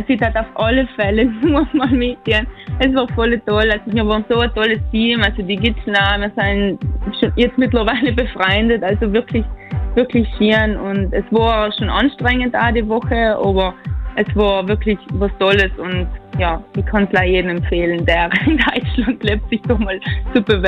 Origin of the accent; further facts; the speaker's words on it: Trentino-Alto Adige, Italy; moved away as an adult; now in Munich, Germany; eine Vollblut-Südtirolerin, also ich rede schon ziemlich viel für Südtirol da in Deutschland, also ich habe voll einen großen Bezug zu meiner Heimat und die komme auf jeden Fall wieder heim. Also das ist übergangsweise in München da und komme schon wieder zurück heim